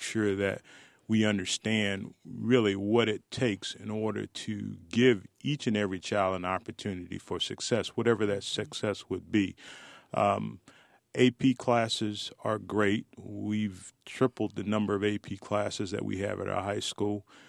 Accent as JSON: {"language": "English", "town": "Kankakee", "region": "Illinois", "country": "United States", "said": "I'm originally from Kankakee, Illinois"}